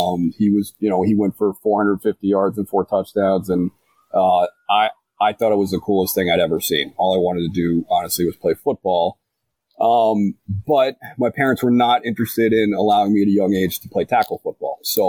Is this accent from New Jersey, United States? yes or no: no; New Hampshire, United States; I was really active. I grew up in New Hampshire and played outside a lot